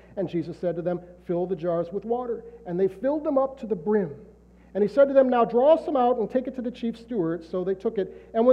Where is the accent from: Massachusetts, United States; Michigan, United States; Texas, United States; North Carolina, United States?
Michigan, United States; Canton; I'm from Canton, Michigan, just outside of Detroit, where we like ordinary traditions like watching the Detroit Lions lose every Thanksgiving Day.